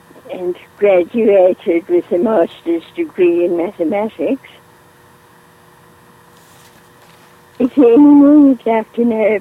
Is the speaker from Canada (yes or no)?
no; Eastern Cape, South Africa; I grew up in the Eastern Cape, and came to hate racial discrimination, partly because of what I observed in South Africa, and partly because of being Jewish